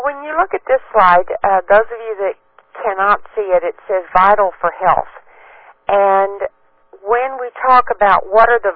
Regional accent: Texas, United States; I say Texas because I'm from Texas

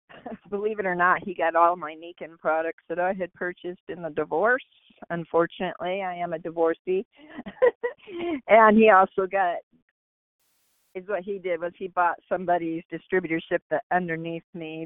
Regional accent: Arizona, United States; now in Mesa, United States; My dad moved us to Texas because he was a police officer. And when we moved back to Arizona, we moved from the Scottsdale area to Austin, Texas, and then we shot up to Prescott.

